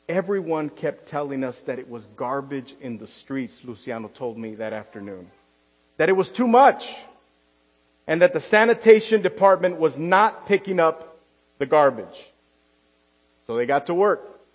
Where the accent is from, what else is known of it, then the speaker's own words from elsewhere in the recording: Texas, United States; grew up in a church similar to the one that I grew up in South Texas.